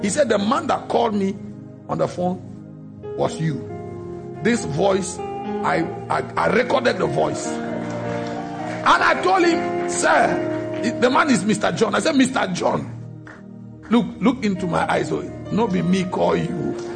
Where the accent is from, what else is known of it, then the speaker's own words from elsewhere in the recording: Cameroon; I said, good evening, sir. … from Cameroon.